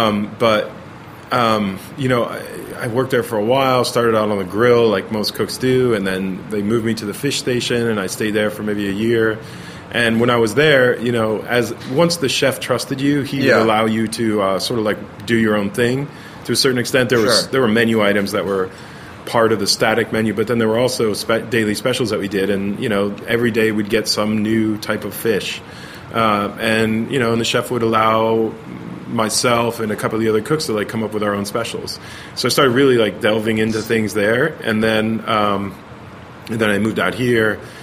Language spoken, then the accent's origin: English; New Jersey, United States; New Jersey.